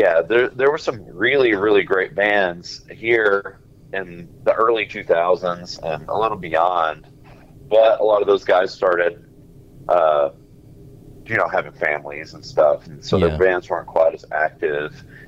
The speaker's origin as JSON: {"language": "English", "region": "Arkansas", "country": "United States", "tie": "born or raised there", "said": "I grew up in Arkansas. I lived in central Arkansas since the late 90s, but I was born in like South Arkansas and have lived in the state most of my life."}